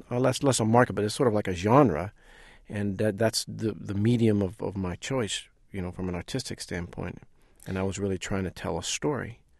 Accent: New Orleans, Louisiana, United States; It was growing up in New Orleans with your father being a jazz musician.

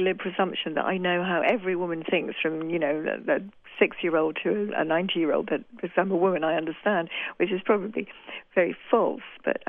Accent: York, Yorkshire and the Humber, United Kingdom; moved away as an adult; now in Edinburgh, United Kingdom; I'm from York, which is in Yorkshire, in North Yorkshire, and I've lived in Edinburgh. I've lived in Scotland most of my adult life. I've lived in Edinburgh now for 16 years, although I miss Yorkshire a lot

